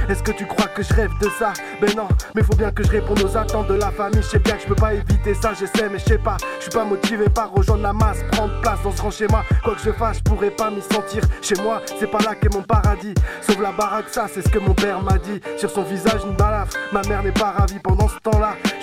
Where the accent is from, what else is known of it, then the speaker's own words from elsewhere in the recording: Paris, Île-de-France, France; Je viens de Paris, j'ai grandi là-bas, mais mon cœur est campagnard.